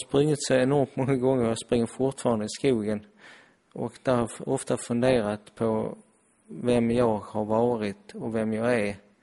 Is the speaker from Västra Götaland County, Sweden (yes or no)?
no; Helsingborg, Skåne, Sweden; som är född helsingborgare och bott här 50 år.